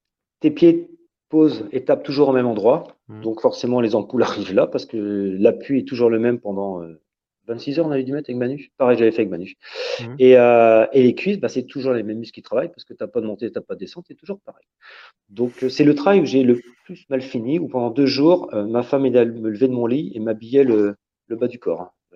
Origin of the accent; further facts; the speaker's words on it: Moncontour, Brittany, France; je suis de Moncontour, à Plémy, mais Plémy très proche de Moncontour, je suis à 1 km du départ du Ménestrail.